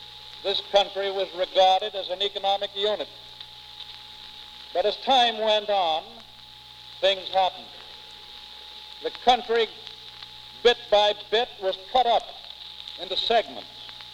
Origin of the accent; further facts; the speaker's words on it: New York, United States; As a New Yorker, I am confident, and I think you are too